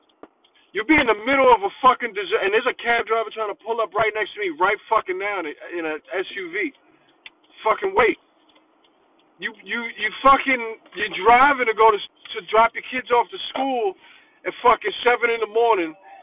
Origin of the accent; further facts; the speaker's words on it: Bronx, New York, United States; I'm from the Bronx, but when I was working in Brooklyn